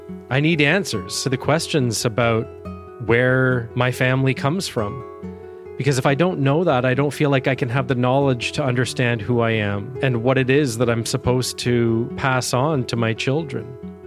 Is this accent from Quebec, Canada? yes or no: no; Newfoundland and Labrador, Canada; also born or lived in Gander, Canada / Oshawa, Canada / Saskatchewan, Canada / Ottawa, Canada; I'm a Newfoundlander. I was born in Gander 42 years ago, 2 days before Christmas. My father joined the Mounties and they moved us around. First to Oshawa, Ontario, then Saskatchewan, then Ottawa.